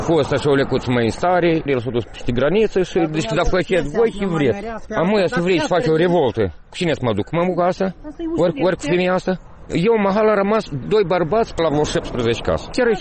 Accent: Moldova; Suntem moldoveni

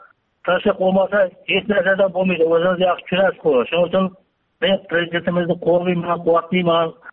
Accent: Gurlan, Xorazm Region, Uzbekistan; Xorazm viloyatidan Gurlan ayamdanman.

